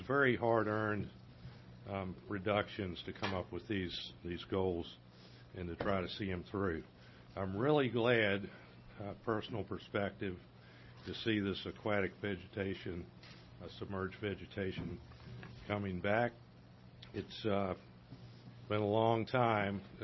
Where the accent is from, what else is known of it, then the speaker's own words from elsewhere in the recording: Middlesex County, Virginia, United States; I'm from Middlesex County